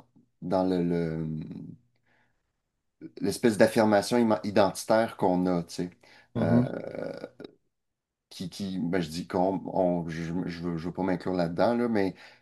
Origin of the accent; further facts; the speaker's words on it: Quebec, Canada; faut prendre soin de notre monde, faut, bon, on est des Québécois, blablabla.